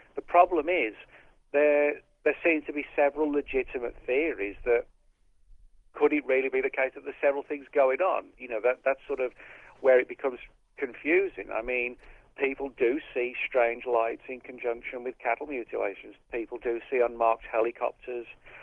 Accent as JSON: {"language": "English", "region": "England", "country": "United Kingdom", "tie": "born or raised there", "said": "growing up in England when we had the whole mad cow thing"}